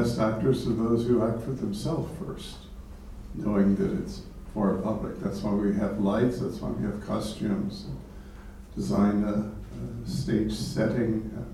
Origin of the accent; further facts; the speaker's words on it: Texas, United States; I grew up in Texas and there were always dogs around, and litters of puppies